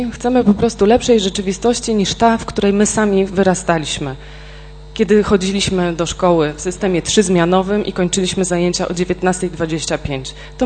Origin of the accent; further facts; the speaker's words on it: Poznań, Greater Poland Voivodeship, Poland; Jako poznaniacy jesteśmy naprawdę z niej bardzo dumni.